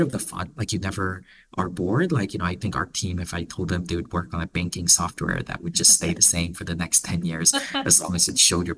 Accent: Philippines; I grew up in the Philippines.

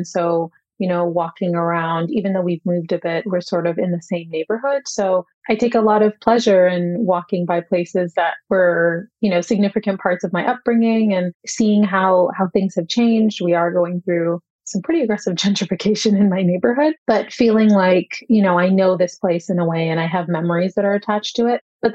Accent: Toronto, Ontario, Canada; also born or lived in Peru; Well, this is my hometown. It's nice for me to be here again.

